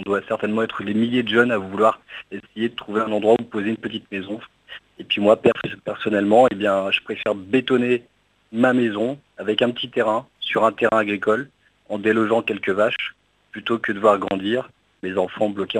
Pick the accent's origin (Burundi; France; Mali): France; Nantes, Pays de la Loire; born there; Tu vois, moi je suis né à Nantes, je vis à Nantes.